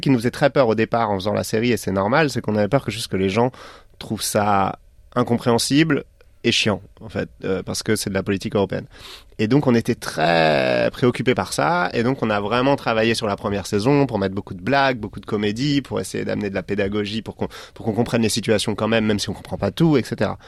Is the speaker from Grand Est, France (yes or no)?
yes; Strasbourg, Grand Est, France; J'ai grandi à Strasbourg, comme tu le sais, pas loin du Parlement européen que je voyais un peu tous les jours.